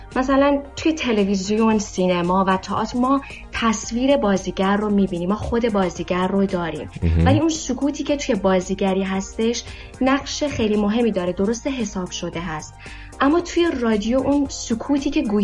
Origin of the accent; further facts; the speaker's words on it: Iran; توی ایران با مادری و مادر بزرگم، خاطرات کودکیم